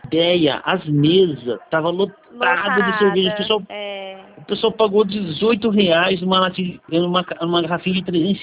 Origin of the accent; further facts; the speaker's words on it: Tupã, São Paulo, Brazil; born there; É, eu nasci em Tupã aí.